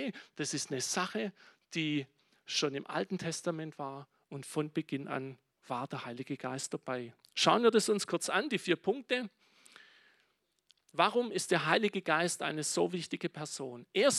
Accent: Germany; Bei uns in Deutschland, in manchen Gemeinden und auch in manchen Gläubigen.

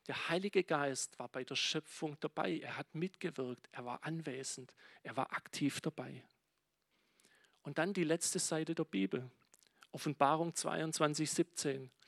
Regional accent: Germany; Bei uns in Deutschland, in manchen Gemeinden und auch in manchen Gläubigen.

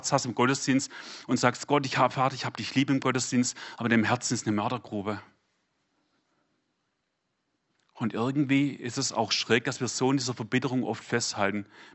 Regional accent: Baden-Württemberg, Germany; Als Schwabe würde ich vielleicht sagen, du Grasdackel oder du Halbdackel.

